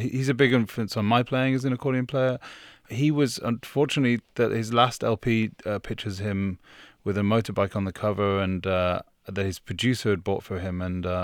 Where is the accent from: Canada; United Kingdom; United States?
United Kingdom; West Midlands; I grew up in the West Midlands, and you know, a lot of this music came out of Wolverhampton and that scene there